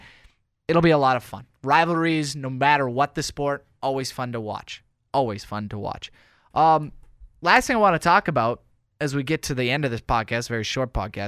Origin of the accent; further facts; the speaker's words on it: North Dakota, United States; Just from an aspect of living in North Dakota, growing up in North Dakota, going to school in North Dakota.